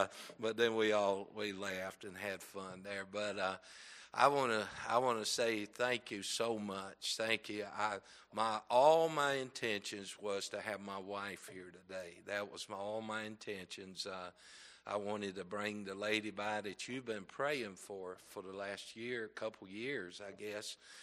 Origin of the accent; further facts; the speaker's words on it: North Carolina, United States; I am a Southern boy and from North Carolina. Well, I tell folks I'm from the North, but it's called North Carolina.